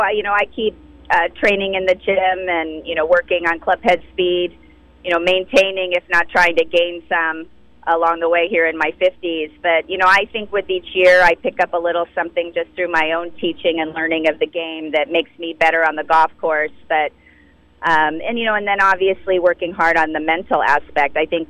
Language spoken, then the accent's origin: English; California, United States; my very first tournament just up the road at Balboa Park. So, you know, I'm excited to return back to my home state and defend my title